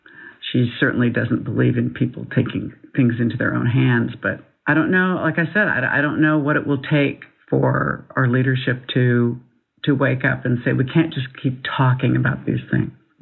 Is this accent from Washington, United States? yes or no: yes; Seattle, Washington, United States; It certainly was not taught, or I grew up in Seattle, Washington, was not taught in the schools.